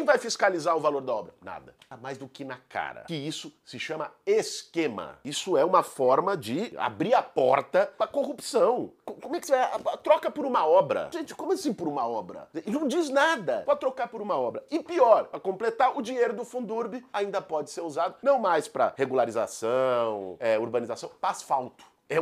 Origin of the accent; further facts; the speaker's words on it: São Paulo, Brazil; Poucas vezes eu vi a cidade de São Paulo, eu tenho 40 anos de idade, nascido, crescido, vivi minha vida toda aqui em São Paulo